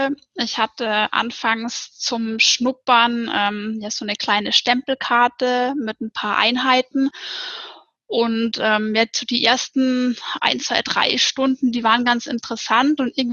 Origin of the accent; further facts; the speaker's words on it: Bavaria, Germany; ich bin 31 Jahre alt, ich komme aus Bayern, aus Oberbayern, aus der Nähe vom Ammersee.